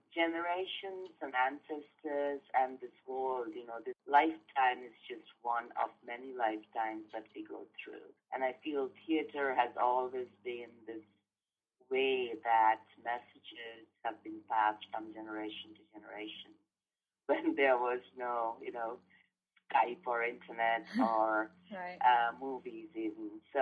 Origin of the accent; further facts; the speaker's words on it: Kolkata, West Bengal, India; I was born and brought up in Calcutta in Bengal, India.